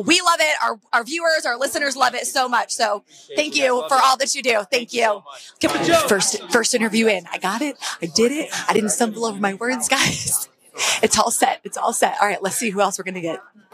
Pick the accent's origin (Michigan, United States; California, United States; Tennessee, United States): Michigan, United States; Holt; I'm from Holt.